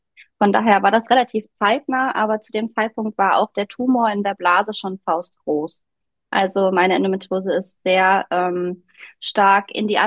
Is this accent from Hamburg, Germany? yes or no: no; Herford, North Rhine-Westphalia, Germany; Ich komme hier aus Herford im Nordrhein-Westfalen